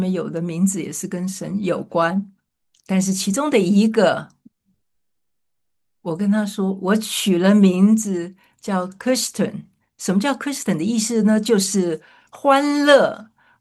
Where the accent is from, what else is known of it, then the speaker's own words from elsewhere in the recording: United States; 我们美国人说哈利路亚哈利路亚，我们美国人是这样说